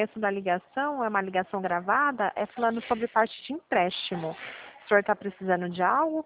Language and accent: Portuguese; São Paulo, Brazil; Aqui eu sou do São Paulo, né?